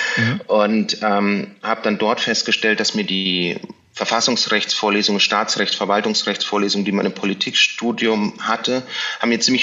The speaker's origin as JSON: {"language": "German", "town": "Munich", "region": "Bavaria", "country": "Germany", "tie": "born or raised there", "said": "ich bin in München geboren, bin dort die ersten Jahre auch aufgewachsen, war dann später Internatsschüler ab der 7. Klasse und bin nach dem Abitur 2004 zurück nach München gekommen."}